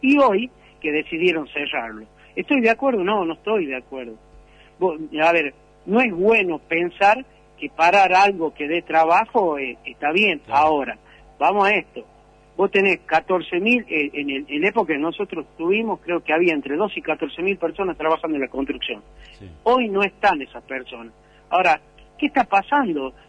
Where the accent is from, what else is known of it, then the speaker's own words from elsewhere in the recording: La Rioja, Argentina; ¿nosotros qué tenemos que hacer como riojanos?